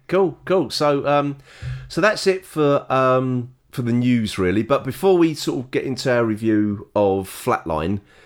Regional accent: United Kingdom; oh, we're British, therefore we should see it first.

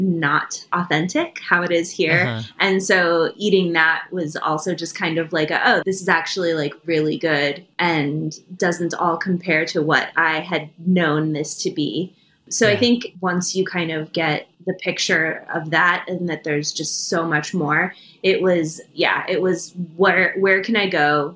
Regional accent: Idaho, United States; now in Los Angeles, United States; You know, I'm from Idaho, so it's very meat and potatoes, lots of meatloaf and potato recipes.

